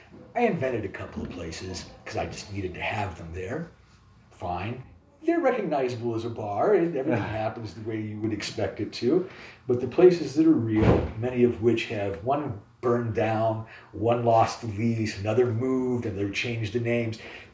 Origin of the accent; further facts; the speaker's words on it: Columbus, Ohio, United States; now in Chicago, United States; Yes, I'm from Columbus, Ohio.